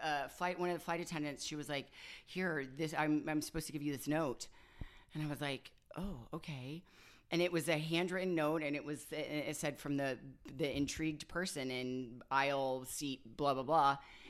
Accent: Ohio, United States; Well, I grew up in Ohio. So, yeah. So I went to school at the University of Toledo, stayed there for many years, worked for the YMCA, and then transferred to a larger Y in Northern California.

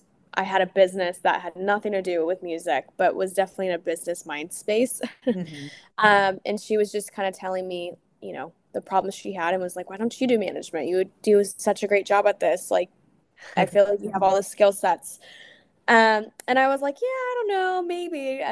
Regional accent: Bakersfield, California, United States; also born or lived in Los Angeles; now in Portland, United States; I grew up in Bakersfield originally, but because I was doing commercials when I was young, I was always going back and forth between there and LA. So LA is home to me. I currently reside in Portland, Oregon.

